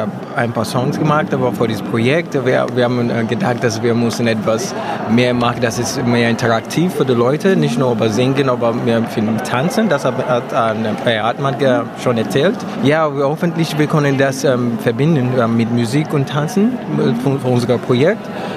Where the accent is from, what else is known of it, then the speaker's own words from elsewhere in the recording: Lagos, Nigeria; German is a second language; now in Dessau, Germany; Ich komme aus Lagos, Nigeria. Ich bin 2017 in Dessau eingezogen.